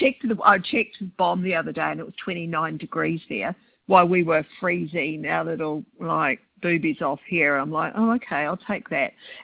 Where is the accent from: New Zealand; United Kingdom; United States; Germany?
New Zealand; accent: Kiwi; Sorry, it's probably my Kiwi accent.